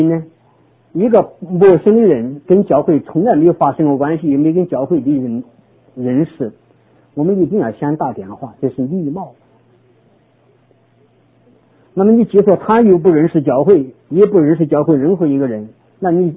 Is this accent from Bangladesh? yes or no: no; China; 我们都是中国人